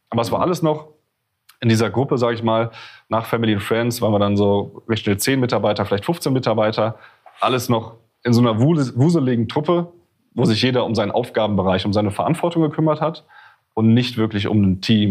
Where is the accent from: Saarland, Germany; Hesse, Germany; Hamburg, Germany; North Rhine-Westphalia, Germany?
Hesse, Germany; Frankfurt; Ich komme aus Frankfurt